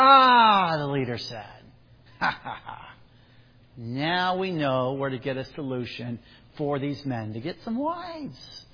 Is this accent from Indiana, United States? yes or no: yes; Indiana, United States; You know, I'm from Midwest Indiana, and our community has over 12,000 Amish. It's the third largest Amish settlement in the U.S. And I grew up next door to Amish.